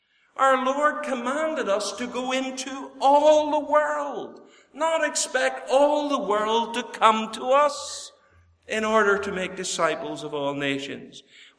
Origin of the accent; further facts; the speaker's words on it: Bangor, Northern Ireland, United Kingdom; I grew up in Bangor, the home of the Worldwide Missionary Convention and the Faith Mission Convention, the town with the most Baptist churches in it